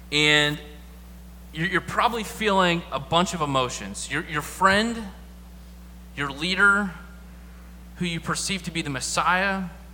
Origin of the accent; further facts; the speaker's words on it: Missouri, United States; So when we say we're from Missouri, the Show Me State, that means that we're skeptical, right?